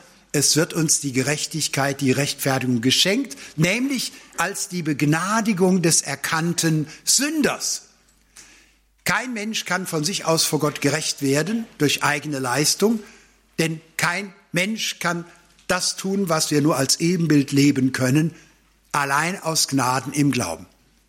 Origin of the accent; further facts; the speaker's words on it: Cologne, North Rhine-Westphalia, Germany; ich bin ja Rheinländer, geboren in Köln